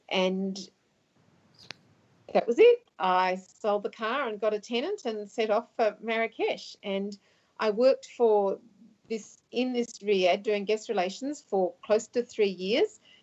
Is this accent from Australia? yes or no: yes; Australia; being Australian, I speak very little of anything.